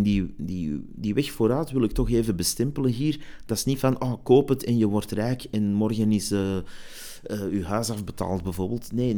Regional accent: Antwerp, Flanders, Belgium; Dat was voor mij als Antwerpenaar toch echt wel een schok, hè, om uit Antwerpen te vertrekken, die veilige, toffe stad

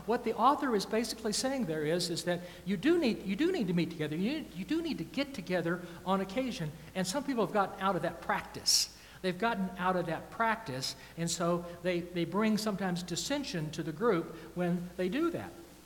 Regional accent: the South, United States; I'm from the South, and a long time ago, we used to refer to the Civil War as the War of Northern Aggression.

